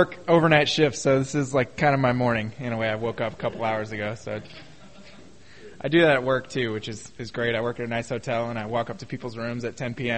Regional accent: Redding, California, United States; I grew up in Redding in Northern California

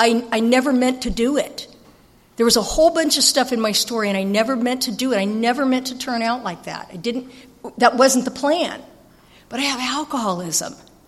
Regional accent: Escondido, California, United States; I'm actually from Escondido. I'm still living in the town I was born in, but I did get sent to Nebraska for a couple of years

